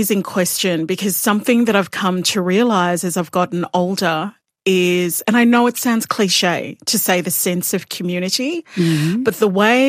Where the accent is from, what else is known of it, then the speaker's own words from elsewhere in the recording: Rakunut, East New Britain, Papua New Guinea; I am from Rakunut villages and so close to the ocean.